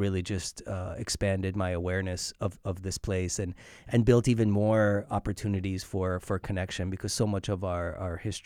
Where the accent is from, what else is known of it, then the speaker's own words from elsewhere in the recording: Iran; first language Persian; things that I learned growing up in Iran and things that I continue to learn from my family, because that was a big thing. My parents were always adamant that we first never forgot where we're from. We spoke our language, Persian or Farsi, at home.